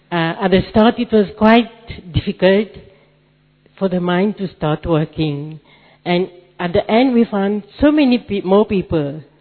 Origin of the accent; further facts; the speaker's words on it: Mauritius; from Mauritius.